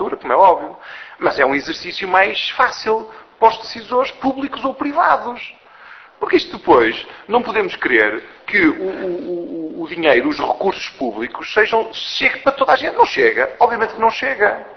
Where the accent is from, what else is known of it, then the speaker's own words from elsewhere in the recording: Porto, Portugal; eu trabalhei para a indústria, eu sou do Porto.